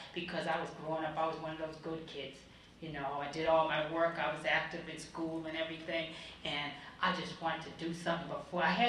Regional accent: Boston, Massachusetts, United States; I'm from Boston, Mass, the Boston area.

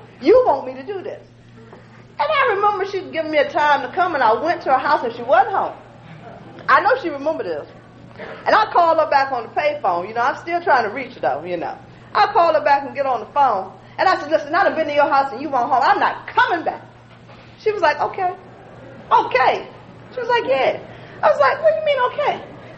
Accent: Hampton, Virginia, United States; I want y'all to know I'm from Hampton, Virginia.

